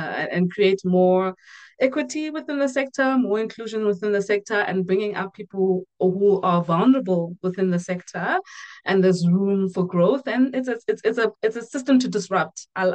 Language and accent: English; Lesotho; I grew up in Lesotho, so subsistence farming and eating well.